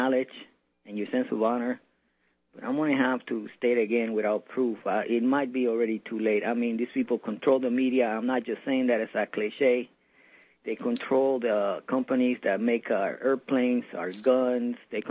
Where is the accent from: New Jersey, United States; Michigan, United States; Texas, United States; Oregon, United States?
New Jersey, United States; born there; No. I'm an American. I was born in New Jersey.